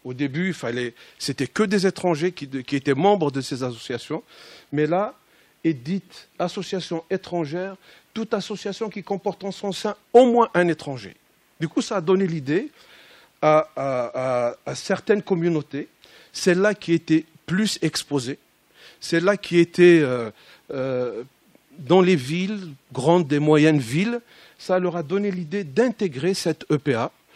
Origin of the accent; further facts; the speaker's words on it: Kabylie, Algeria; Deux départements seulement. Et je peux vous assurer qu'il n'y a pas un village chez nous en Kabylie